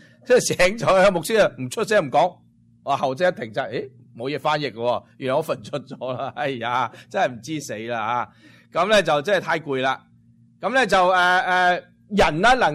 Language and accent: Cantonese; China; 尤其是我哋中国人呢，咁呢就呢系一日24小时啦